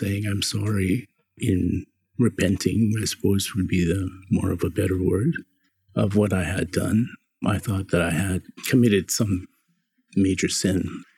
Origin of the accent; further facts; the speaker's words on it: Canada; accent: Northern Native; And also I decided to get rid of my Northern Native accent. So it comes back whenever I'm back home. It does come back.